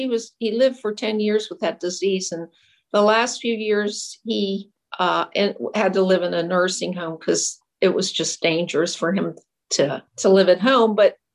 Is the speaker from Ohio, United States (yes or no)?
yes; Cincinnati, Ohio, United States; You know, I grew up in Cincinnati, Ohio, lived in Cincinnati my whole life